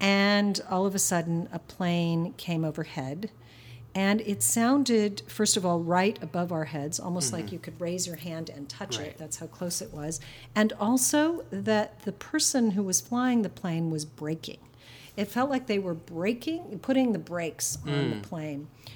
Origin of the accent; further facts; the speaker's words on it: California, United States; I grew up in California where there were earthquakes